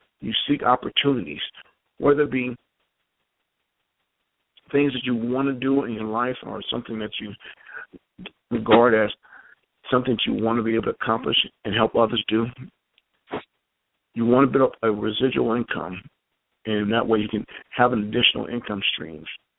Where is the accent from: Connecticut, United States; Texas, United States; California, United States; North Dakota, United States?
California, United States; Compton; I grew up in Compton, California, in a household of four boys who were kind of obedient.